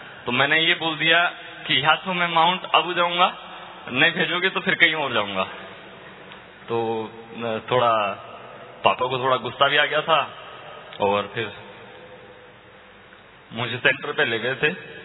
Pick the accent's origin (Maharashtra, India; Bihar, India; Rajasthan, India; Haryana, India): Rajasthan, India; Kishangarh; और मैं यही राजस्थान से बिलोंग करता हूँ. अजमेर डिस्ट्रिक्ट किशनगढ़ सिटी से आया हूँ.